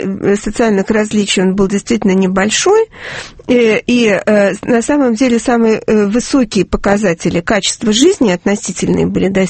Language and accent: Russian; Saint Petersburg, Russia; я из Санкт-Петербурга и из Ленинграда, и все как бы рассказы из потомственной петербургской интеллигенции